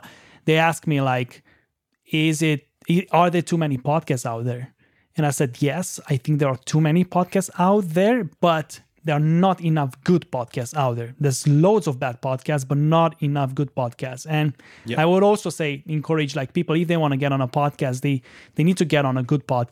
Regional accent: Romania; first language Romanian; English is a second language; especially since English is my second language, right? And obviously, if I would need to speak in Romanian right now, I would be like a totally different person, right?

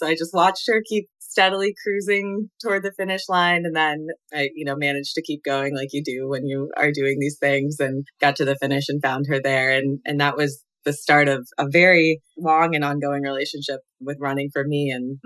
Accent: Vermont, United States; now in Oregon, United States; And so I grew up in Vermont. I now live in Oregon.

